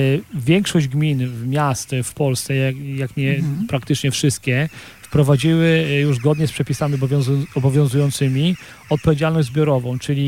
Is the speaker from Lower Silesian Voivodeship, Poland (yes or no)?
no; Pomeranian Voivodeship, Poland; Jestem z Janowa, więc dzielnicy Janowo.